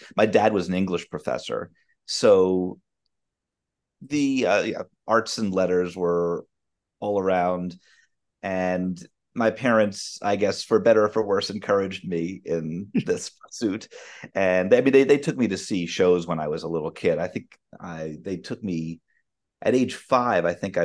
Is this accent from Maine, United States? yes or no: yes; Maine, United States; now in New York City, United States; since I was about 13 years old, growing up in Maine